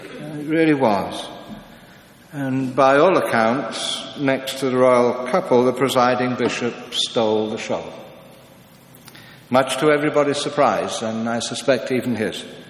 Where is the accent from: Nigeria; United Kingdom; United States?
United Kingdom; England; I'm English, we don't speak French very well